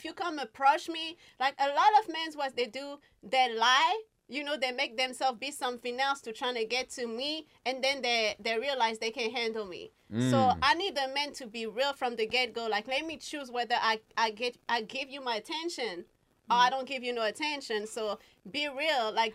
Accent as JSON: {"language": "English", "town": "Detroit", "region": "Michigan", "country": "United States", "said": "I'm from Detroit."}